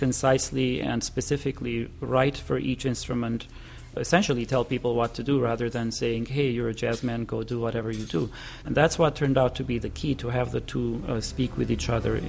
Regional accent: Beirut, Beirut Governorate, Lebanon; also born or lived in Cyprus; Well, I was born in Cyprus. I grew up in Beirut in the 70s and 80s.

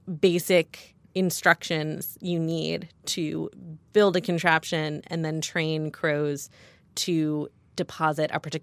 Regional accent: New York, United States; but as a New Yorker, I have to say

